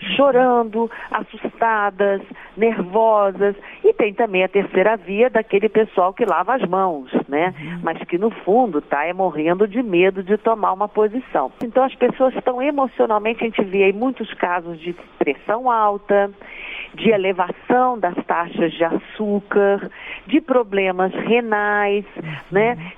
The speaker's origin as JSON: {"language": "Portuguese", "town": "Belo Horizonte", "region": "Minas Gerais", "country": "Brazil", "tie": "born there", "said": "Eu que sou do interior de Minas, que na verdade eu nasci em Belo Horizonte, mas a minha família é toda do interior de Minas."}